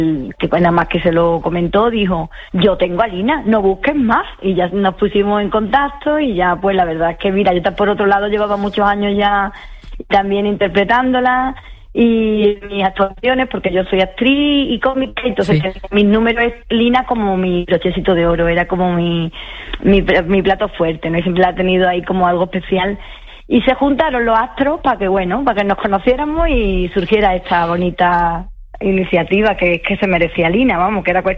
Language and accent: Spanish; Seville, Andalusia, Spain